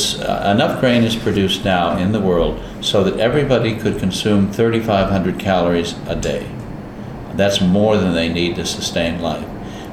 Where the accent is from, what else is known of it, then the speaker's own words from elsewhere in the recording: California, United States; It reminds me of home. I grew up in California, where we have similar landscape, similar weather, similar heat, and lots of eucalyptus trees.